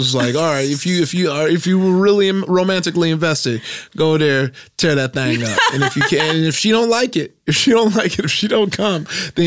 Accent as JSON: {"language": "English", "country": "Nigeria", "said": "Look, as a Nigerian, I should be trying to take this chip that we just won."}